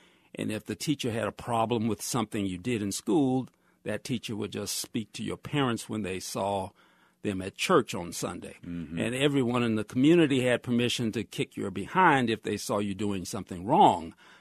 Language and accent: English; Birmingham, Alabama, United States; When I was growing up in Birmingham, from my grandparents' home to my home was about 1 mile on one street, along one street called Center Street in what we call Titusville area of Birmingham.